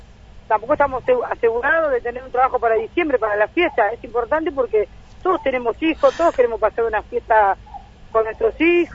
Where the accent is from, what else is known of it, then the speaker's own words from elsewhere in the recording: Tolosa, Buenos Aires Province, Argentina; Trabajamos 500, más o menos 500 personas, somos de Tolosa.